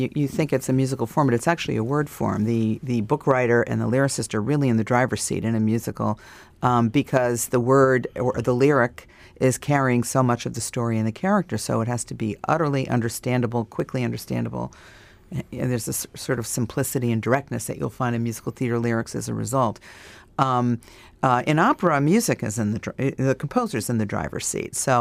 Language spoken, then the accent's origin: English; Alaska, United States; now in New York, United States; even though I live in New York now, I'm from Alaska, and I worked for many years in Alaska politics.